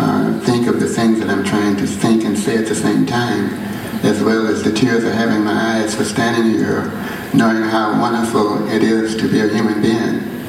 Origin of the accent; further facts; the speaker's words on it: the South, United States; born there; It's amazing to be born in America, because I was born in the South